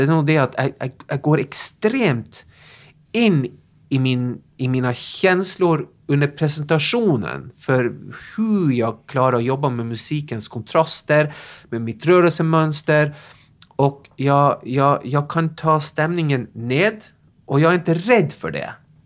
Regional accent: Tromsø, Troms, Norway; now in Sweden; Kommer ihåg när jag stod på mitt gym hemma i Tromsö. och liksom bara drömde mig bort.

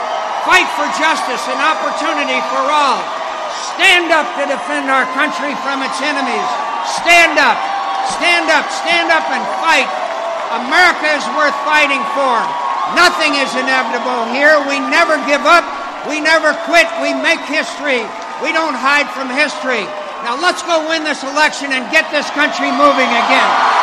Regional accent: United States; I'm an American, and I choose to fight.

